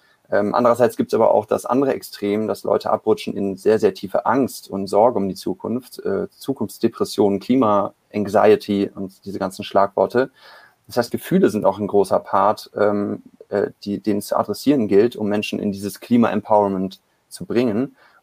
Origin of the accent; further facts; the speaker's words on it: Cologne, North Rhine-Westphalia, Germany; Und es war Karneval in Köln, ich komme aus Köln.